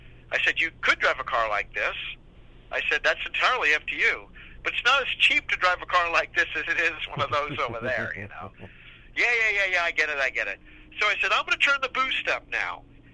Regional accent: California, United States; And we're from Southern California. We used to go to Hollywood all the time.

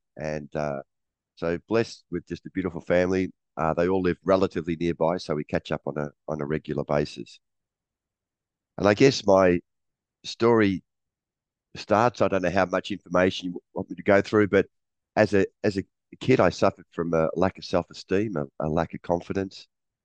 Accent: Sydney, New South Wales, Australia; I'm from Sydney in Australia.

